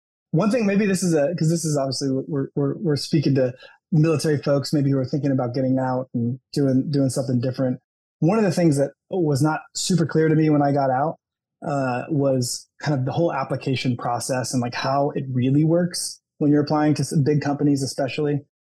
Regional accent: Houston, Texas, United States; I'm from Houston, Texas, and my family needed to move back for various family reasons.

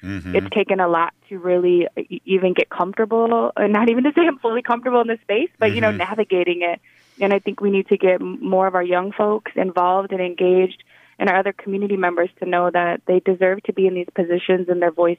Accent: Minneapolis, Minnesota, United States; I am an enrolled member of the Leech Lake Band of Ojibwe. I grew up in South Minneapolis in the urban Indian community.

